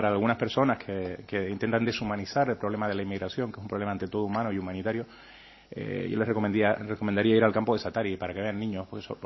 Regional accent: Canary Islands, Spain; Gracias por la bienvenida a mi tierra, a mi isla.

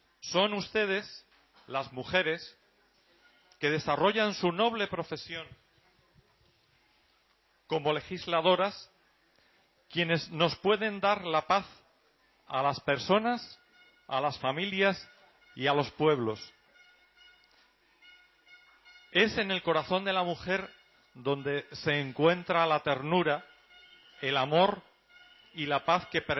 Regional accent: Ceuta, Spain; born there; Soy africano. Les habla un africano español, voluntario del Creciente Rojo, de la Cruz Roja Española, nacido en la ciudad africana y española de Ceuta. Me siento africano y español.

